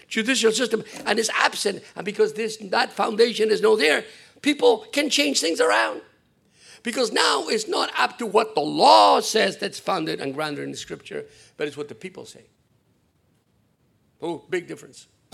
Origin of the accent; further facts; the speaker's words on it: Argentina; I come from Argentina, where, not the Bible.